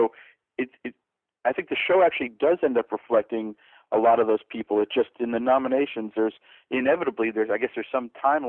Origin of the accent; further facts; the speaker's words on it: New Jersey, United States; I'm from New Jersey, so I'm happy to see